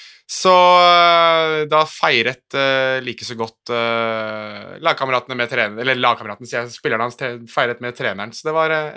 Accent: Morocco; jeg er marokkaner, så jeg kan liksom ikke gå imot han heller

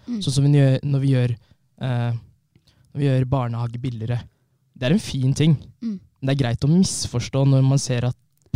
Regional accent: Fredrikstad, Østfold, Norway; also born or lived in Trondheim; Jeg en 19 år gammel gutt, født i Trondheim dessverre. Jeg kunne ønske jeg ble født i Fredrikstad, har levd i Fredrikstad sned i mitt liv.

